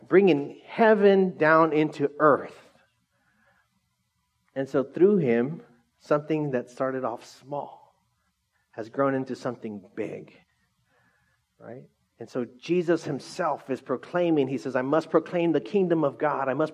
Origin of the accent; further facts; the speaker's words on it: Orange Cove, California, United States; honestly, we grew up in Orange Cove.